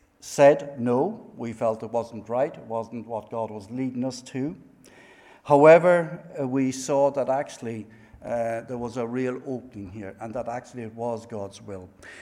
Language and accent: English; Cork, Munster, Ireland; now in Bilbao, Spain; Well, listen, we work in Spain. I'm from Cork, so we'll see how that goes.